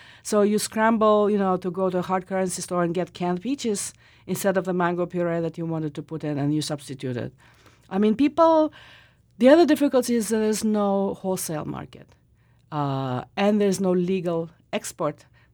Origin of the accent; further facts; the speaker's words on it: Russia; English is a second language; growing up in Russia, I was, my second language was Spanish. I went to Spanish speaking school.